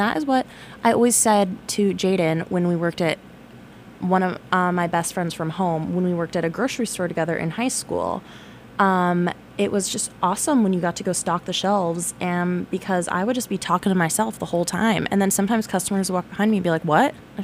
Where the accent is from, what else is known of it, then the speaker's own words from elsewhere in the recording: New Jersey, United States; because I am from New Jersey, so I need to live up to that, okay?